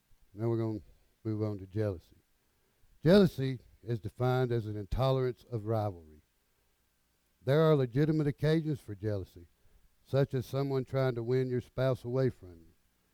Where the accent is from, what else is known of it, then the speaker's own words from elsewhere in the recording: Georgia, United States; I am from Georgia.